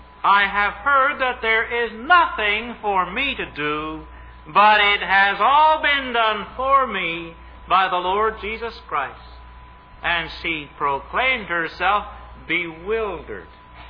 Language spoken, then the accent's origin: English; Canada; "Well," I said, "I'm from Canada, but I'm more interested in where I'm going than where I came from."